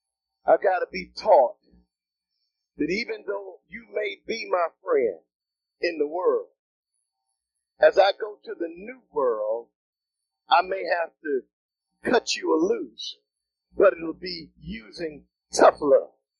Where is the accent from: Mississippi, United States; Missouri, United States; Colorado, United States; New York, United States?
New York, United States; Syracuse; But I come from Syracuse, New York, where even old salt is good.